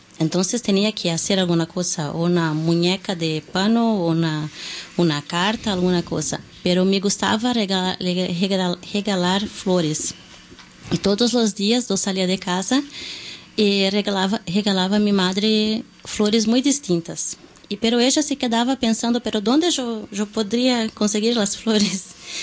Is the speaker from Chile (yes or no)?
no; Porto Alegre, Rio Grande do Sul, Brazil; Spanish is a second language; de Brasil, vivo en Porto Alegre.